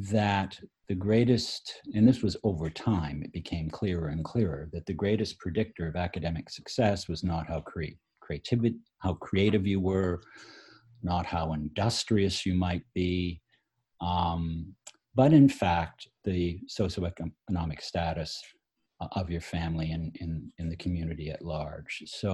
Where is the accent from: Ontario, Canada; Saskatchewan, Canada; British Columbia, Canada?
Ontario, Canada; Toronto; moved away as an adult; also born or lived in Winnipeg, Canada; now in United States; I was born just after the Second World War in 1948 in Toronto, Canada. So I grew up in Toronto, in Winnipeg, and then actually came to the U.S. in 1985.